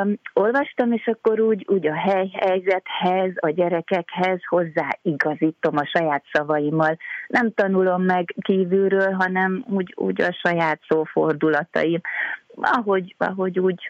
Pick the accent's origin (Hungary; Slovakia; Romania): Romania; Odorheiu Secuiesc, Harghita; Én Székelyudvarhelyen születtem Erdélyben, hát és így ebben a hangulatban nőttem fel kertben, állatok között